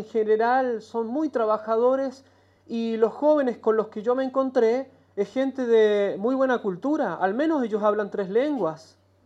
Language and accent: Spanish; Chile; now in Aleppo, Syria; Soy entonces … soy de Chile, de una congregación argentina. Llevo casi 10 años en el Medio Oriente